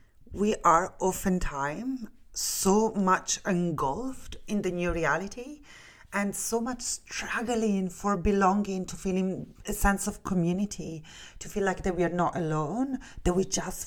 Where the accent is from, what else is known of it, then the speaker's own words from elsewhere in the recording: Milan, Lombardy, Italy; English is a second language; like I'm from Milan, so I will miss all the cultural subtleties of Milan